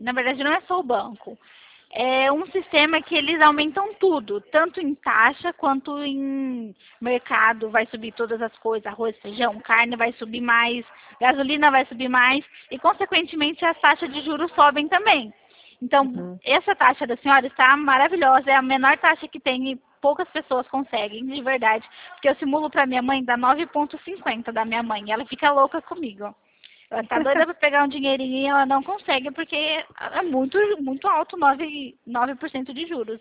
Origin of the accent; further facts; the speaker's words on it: Americana, São Paulo, Brazil; eu sou do interior de São Paulo, de Americana